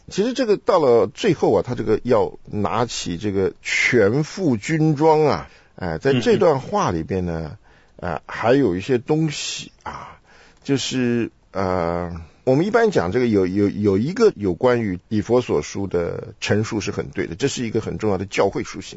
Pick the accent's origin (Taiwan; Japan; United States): Taiwan; 我们小时候，因为我在台湾长大嘛